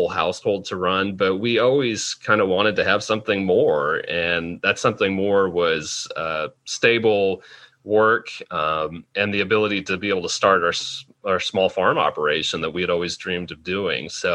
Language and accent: English; Arizona, United States; Well, you know, people always used to tell us growing up in Arizona, well, your blood is thinner